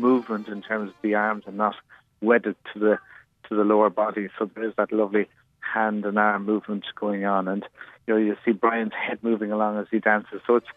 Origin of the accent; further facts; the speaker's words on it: Sligo, Connacht, Ireland; and I'm from Sligo.